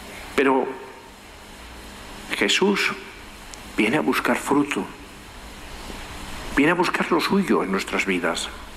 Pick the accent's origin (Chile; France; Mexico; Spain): Spain; Extremadura; me acordaba la primera vez que en el colegio escuché de un maestro gallego en mi pueblo extremeño